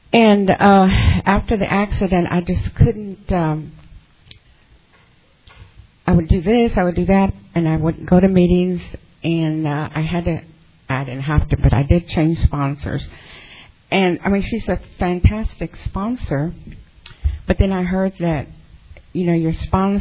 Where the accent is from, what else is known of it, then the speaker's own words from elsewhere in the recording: Texas, United States; I'm from Texas, the Houston, Galveston area